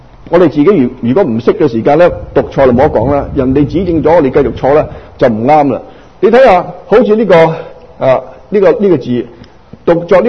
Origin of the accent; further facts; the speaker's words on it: Guangdong, China; 特别呢，我们广东人啊，我哋照住去读